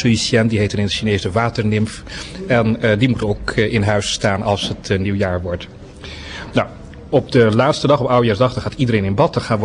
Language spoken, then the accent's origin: Dutch; Friesland, Netherlands; Zoals dat in Nederland op platteland ook nog wel gebeurt. Bij ons in Friesland doen ze dat nog.